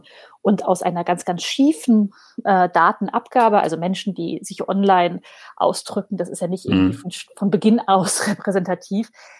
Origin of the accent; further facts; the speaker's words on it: Hesse, Germany; born there; kommen wir gebürtig beide aus dem Main-Taunus-Kreis. Das ist so eine Region vor Frankfurt am Main.